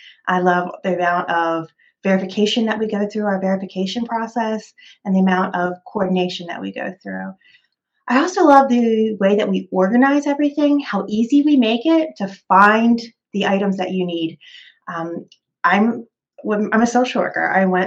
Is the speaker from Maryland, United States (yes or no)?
yes; Baltimore, Maryland, United States; So I grew up in Baltimore, Maryland, and I spent time pretty much all around different areas in Maryland.